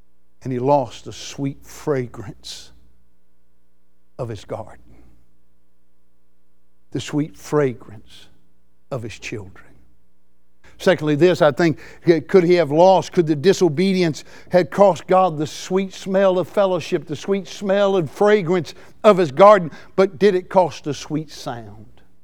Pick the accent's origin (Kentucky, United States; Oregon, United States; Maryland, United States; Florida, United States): Florida, United States; Century; I grew up over in Century area and where we lived on a little red clay road, oh really over around the Bluff Springs area.